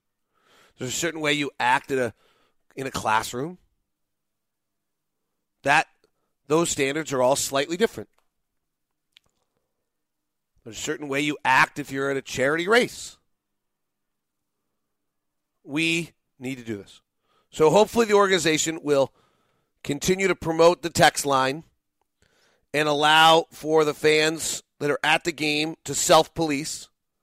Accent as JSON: {"language": "English", "region": "Utah", "country": "United States", "said": "When this is national news and I say I'm from Utah, I have a hurdle I now have to jump"}